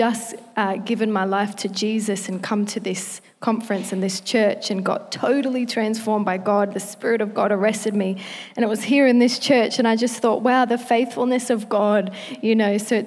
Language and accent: English; Newcastle, North East England, United Kingdom; moved away as an adult; now in United States; I'm born and raised in Newcastle, and in 2020, during COVID, I heard the voice of God to move to America